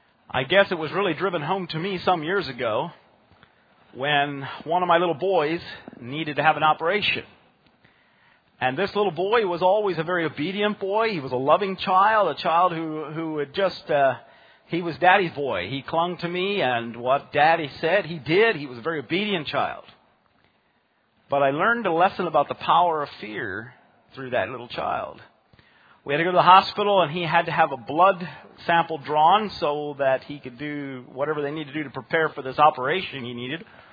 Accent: Pennsylvania, United States; I thought growing up in Lancaster County that we had some towns with some pretty unique names down here in Lancaster County

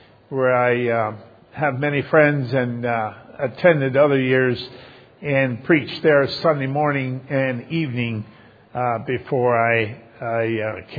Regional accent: United States; When I spoke and they found out I was from America, they were so thrilled to meet somebody from America who would be a conservative Christian

